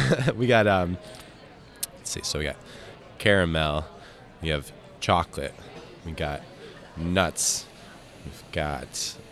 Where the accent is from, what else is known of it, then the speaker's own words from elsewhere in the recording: Massachusetts, United States; We are East Coast, but we're from the western part of the state. We're Western Mass.